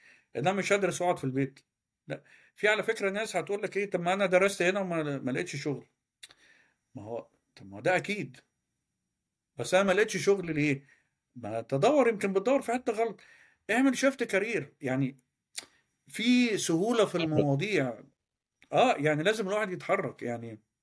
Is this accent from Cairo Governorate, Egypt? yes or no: yes; Cairo, Cairo Governorate, Egypt; أنا من القاهرة